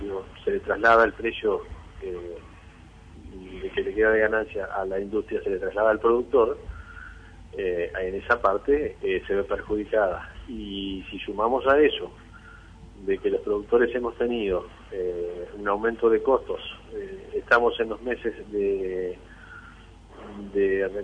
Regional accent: Uruguay; Nos preocupa como productores lecheros, como gremial y como uruguayos en general.

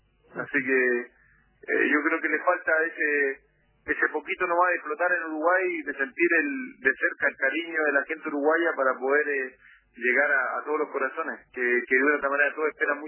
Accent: Chile; yo indudable que yo soy chileno y tengo el corazón con mi país.

